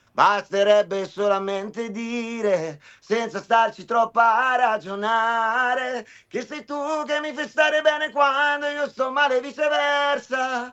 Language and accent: Italian; Carrara, Tuscany, Italy; con il quale ho studiato per tanti anni a Carrara, quindi dove sono originario io